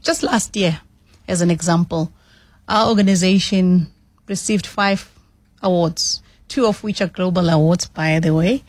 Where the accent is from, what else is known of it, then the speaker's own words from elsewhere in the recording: Gwanqeto, KwaZulu-Natal, South Africa; I grew up in KZN. In a semi-rural area called Gwanqeto. Other people will call it Embo. And then later on, the family moved into Suburbia. But yeah, that's where I grew up.